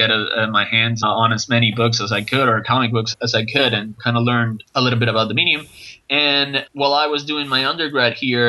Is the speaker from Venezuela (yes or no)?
yes; Venezuela; English is a second language; I'm from Venezuela, and comics weren't that much of a big thing here.